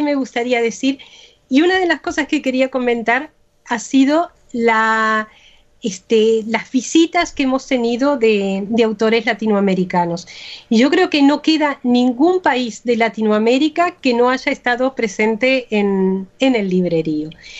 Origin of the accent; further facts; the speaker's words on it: Uruguay; now in Sabadell, Spain; cuando nos comentaban, ah, claro, una uruguaya, pues sí, le digo